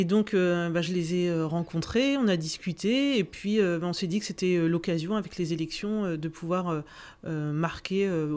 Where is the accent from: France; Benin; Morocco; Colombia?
France; Val-de-Reuil, Normandy; suis une Normande. En fait, j'habite dans la région, en région Haute-Normandie depuis très longtemps et dans l'Eure même. J'ai grandi pour la majeure partie de mon enfance à Val-de-Reuil, dans l'Eure, donc je connais bien le coin.